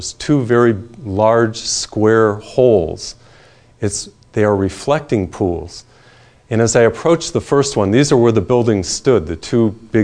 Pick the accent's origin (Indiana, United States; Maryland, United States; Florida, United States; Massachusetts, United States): Massachusetts, United States; You know, I'm from Massachusetts, and we would go to the beach in Cape Cod.